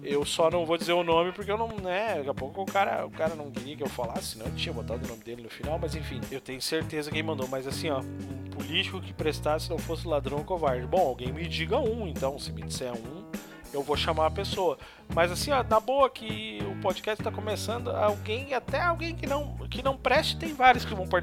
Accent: Novo Hamburgo, Rio Grande do Sul, Brazil; born there; now in Sapiranga, Brazil; Eu tô falando agora pra todo mundo desde Sapiranga. Sapiranga é aqui no Rio Grande do Sul. Eu não nasci em Sapiranga, eu nasci em Novo Hamburgo, mais especificamente em Canudos.

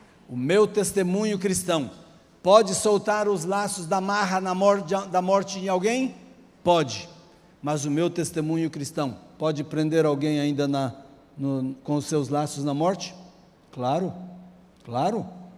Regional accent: Florínia, São Paulo, Brazil; born there; eles se mudaram de Minas para essa cidadezinha onde eu nasci, Florínia, ali no interior de São Paulo, perto do Paraná.

